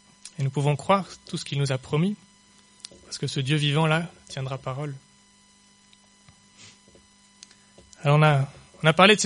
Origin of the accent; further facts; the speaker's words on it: France; Je suis français de l'étranger, donc je n'ai pas le droit de vote